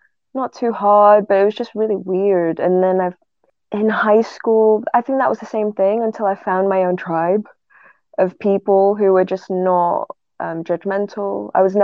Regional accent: England, United Kingdom; accent: northern; every time I meet them my northern accent starts playing up. Because now I'm just kind of neutral.

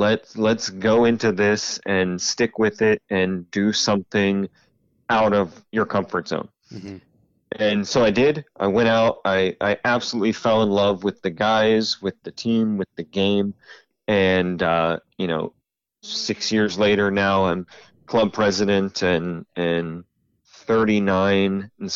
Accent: Ohio, United States; moved away as an adult; now in Lynchburg, United States; Yeah, so I'm originally from Central Ohio. Moved about 6 years ago to Lynchburg, Virginia, the middle of the state, just outside of the mountains.

